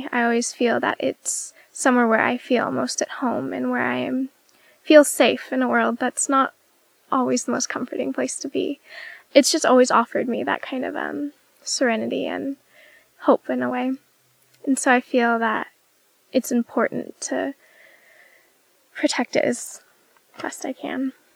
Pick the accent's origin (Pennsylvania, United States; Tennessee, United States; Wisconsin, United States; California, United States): California, United States; Jenner; I'm from Jenner, California.